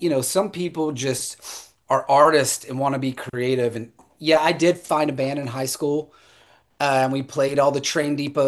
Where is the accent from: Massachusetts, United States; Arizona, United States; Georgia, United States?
Georgia, United States; where I grew up in rural Georgia, middle Georgia, deep south